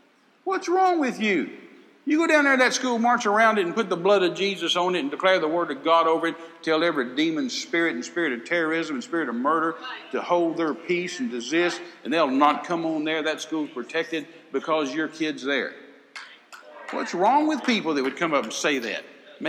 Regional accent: Texas, United States; And hey, I'm a Texan. I love guns. I got lots of guns.

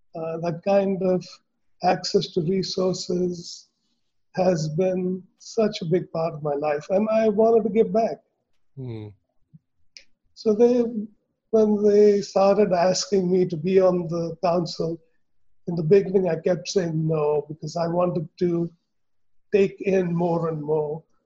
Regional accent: India; I grew up in India post-partition, and my parents were Hindus who had to flee from what is now Pakistan. And so I grew up with Hinduism, with lots of Muslim friends

